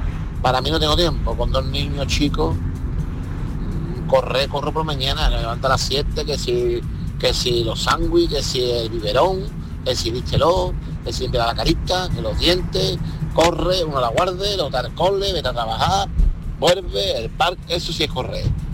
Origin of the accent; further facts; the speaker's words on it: Seville, Andalusia, Spain; de Sevilla.